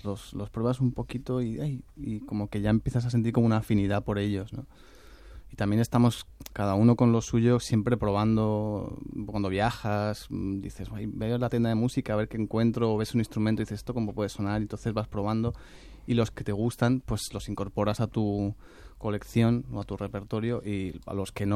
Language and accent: Spanish; Madrid, Community of Madrid, Spain; born there; nací aquí en Madrid, toco la batería